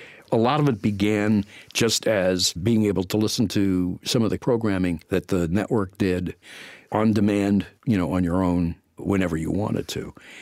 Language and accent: English; Pennsylvania, United States; We grew up outside Philadelphia.